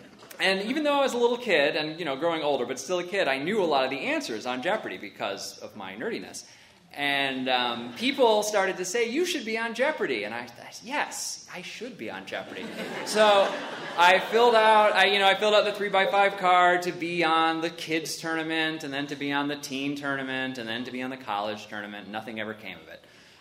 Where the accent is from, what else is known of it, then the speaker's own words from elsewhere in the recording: Buffalo, New York, United States; born there; So I was not born in Kiev. I was born in Buffalo. Buffalo, you know us, we don't live there now.